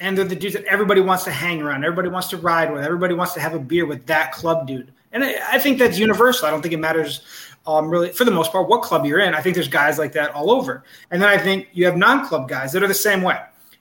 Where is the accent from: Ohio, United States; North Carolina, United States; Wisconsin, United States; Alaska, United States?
Wisconsin, United States; Lake Mills; also born or lived in Milwaukee, United States; And that's so I used to live in Milwaukee until I was about 12. Then we moved to this small farming town, my mom, called Lake Mills.